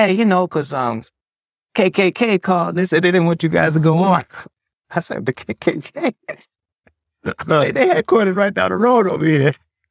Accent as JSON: {"language": "English", "town": "Detroit", "region": "Michigan", "country": "United States", "said": "some of the people from New York, I'm from Detroit, some people from, because I was from New York, you know"}